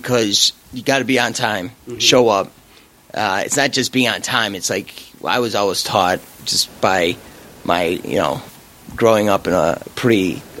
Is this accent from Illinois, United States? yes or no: yes; Melrose Park, Illinois, United States; So it's not that far from where I grew up. I grew up here in Melrose Park.